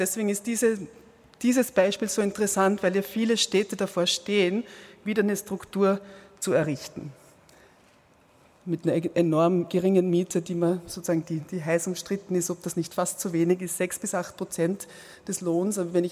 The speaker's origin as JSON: {"language": "German", "region": "Vienna", "country": "Austria", "said": "Jetzt komme ich aus Wien"}